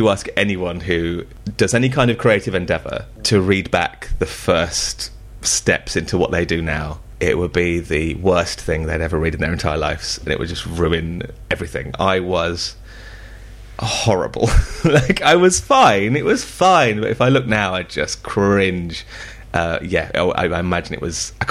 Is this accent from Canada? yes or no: no; Birmingham, West Midlands, United Kingdom; so I'm from Birmingham. And they have, it's a very specific accent.